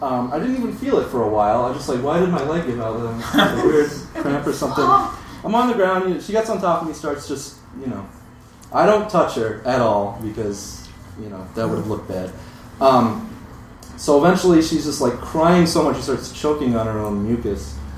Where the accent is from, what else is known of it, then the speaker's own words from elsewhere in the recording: United Kingdom; accent: British; my accent at the time is not what it is now. I was British, so, oh, he's not nerdy, he's just British, and that's really cool. So somewhere around when I was 15 years old, I just, over the course of 2 weeks, I sound like a Midwestern.